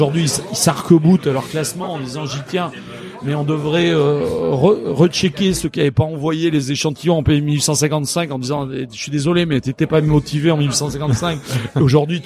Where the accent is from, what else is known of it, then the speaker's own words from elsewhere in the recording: La Réole, Nouvelle-Aquitaine, France; Alors, moi, je suis originaire de La Réole, donc ça m'a particulièrement marqué.